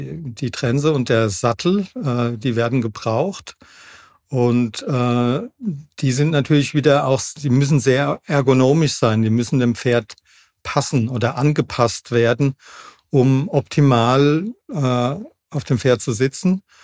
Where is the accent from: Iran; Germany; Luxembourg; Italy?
Germany; Hesse; ich bin da direkt am Altrhein groß geworden, an so einem Altrheinarm. Kühkopf sagt vielleicht einigen was, das ist ein großes Vogelschutzgebiet direkt vor der Haustür.